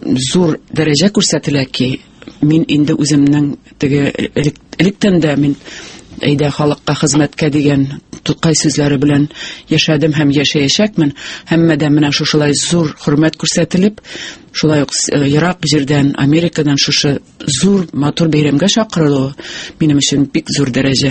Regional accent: Kyshlau-Yelga, Bashkortostan, Russia; Мин үзем Башкортстаннан бик матур, дөньяның иң матур авылыннан, Кышлау елгадан, Аскын районы ул

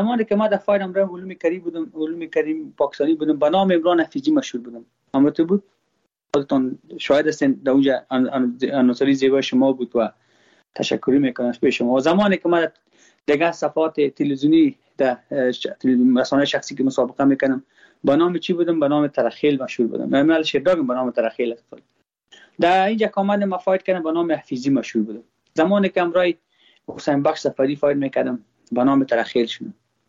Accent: Afghanistan; من خوش نم ما خود ما افغان هستم

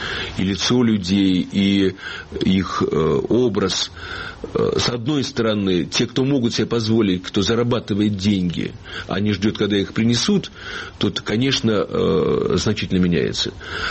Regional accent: Ivanovo, Ivanovo Oblast, Russia; Иваново – мой родной город

